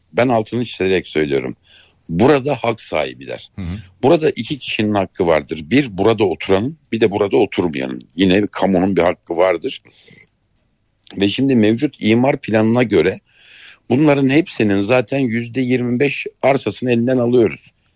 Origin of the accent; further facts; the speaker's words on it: Erzurum, Turkey; Ben evet Erzurum'da bir gecekonduda büyüdüm.